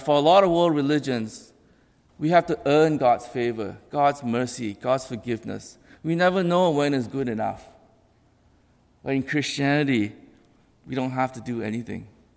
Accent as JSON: {"language": "English", "town": "Kuala Lumpur", "region": "Federal Territory of Kuala Lumpur", "country": "Malaysia", "tie": "born or raised there", "second_language": "English", "moved": "as an adult", "lives_now": "Canada", "said": "So I was originally born and raised in Kuala Lumpur, Malaysia. I lived there till I was 18. And I came to Canada to attend Trinity Western University"}